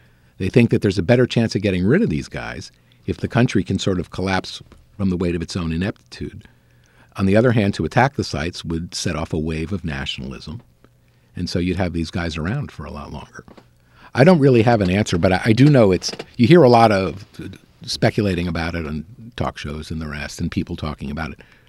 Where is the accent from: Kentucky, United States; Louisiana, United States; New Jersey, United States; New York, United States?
New Jersey, United States; I grew up in New Jersey.